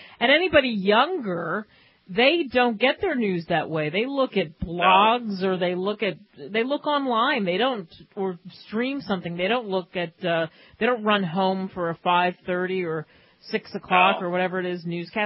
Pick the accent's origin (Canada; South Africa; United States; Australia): United States; New Jersey; No, I'm from New Jersey, Philadelphia.